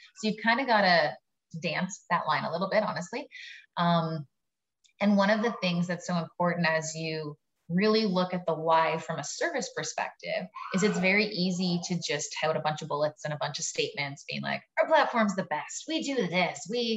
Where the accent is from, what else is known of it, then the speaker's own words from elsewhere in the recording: Canada; And it's funny, being Canadian, I can make this joke. I always say we are almost apologetically Canadian